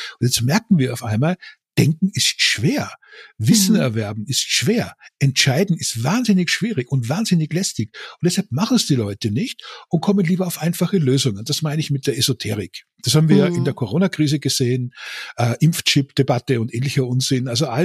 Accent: Austria; moved away as an adult; now in Stuttgart, Germany; sitze bei Stuttgart, sonst sind alle ganz böse, seit 30 Jahren schon bin ich hier, seit 35, aber kein Problem. Ich bin Österreicher und schaue immer mit Verwunderung auf die Entwicklung in dieses Land, aus dem ich komme

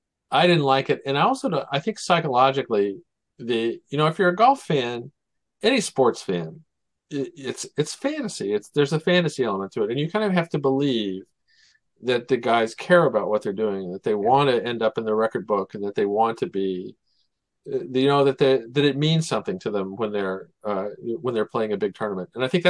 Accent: Kansas City, Missouri, United States; I was watching with a friend of mine. I grew up with in Kansas City. My best friend. We were born on the same day. Kansas City, best friends from sixth grade on.

